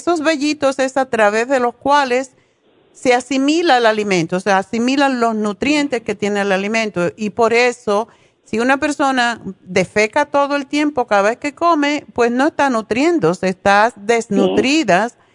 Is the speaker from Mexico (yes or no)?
no; Cuba; La puedes comer, es un tubérculo, como en cubano le decimos una vianda.